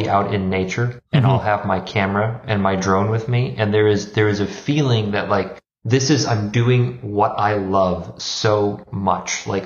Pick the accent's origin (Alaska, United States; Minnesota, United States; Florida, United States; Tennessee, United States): Minnesota, United States; also born or lived in Wisconsin / Rome, Italy; Well, I grew up in Minnesota. I was a son of a nurse. My mom's a cancer nurse. My dad is a firefighter. I went to school in the neighboring state of Wisconsin